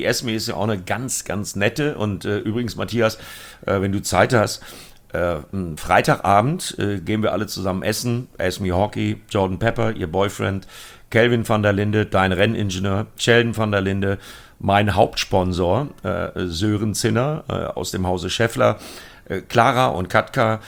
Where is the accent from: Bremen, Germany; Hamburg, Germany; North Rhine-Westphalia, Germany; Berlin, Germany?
Bremen, Germany; Ich komme aus Bremen.